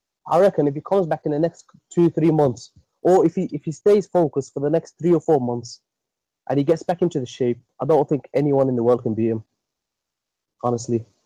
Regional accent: Birmingham, West Midlands, United Kingdom; I'm from Birmingham, England.

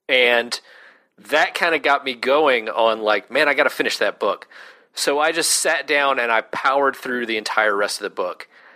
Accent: the South, United States; We grew up in the South.

